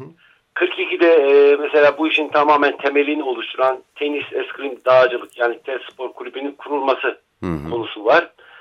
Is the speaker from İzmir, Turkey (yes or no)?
yes; Karşıyaka, İzmir, Turkey; Yani ben hem Karşıyakalıyım hem doğma büyüme Karşıyakalıyım.